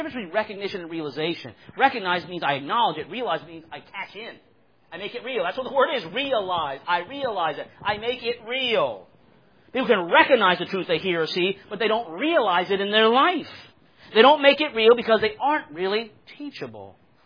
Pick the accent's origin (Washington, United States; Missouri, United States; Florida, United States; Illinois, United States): Florida, United States; Orlando; I'm a city boy. I'm from Orlando.